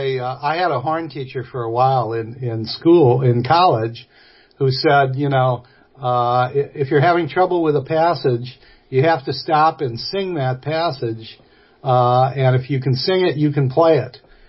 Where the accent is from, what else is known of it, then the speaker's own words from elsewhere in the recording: Milwaukee, Wisconsin, United States; I'm from Milwaukee. I don't know any of this stuff.